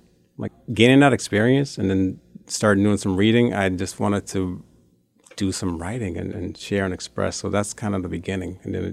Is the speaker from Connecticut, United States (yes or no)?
yes; Bloomfield, Connecticut, United States; also born or lived in Hartford / East Hartford; So born in Hartford. I grew up in Bloomfield and East Hartford.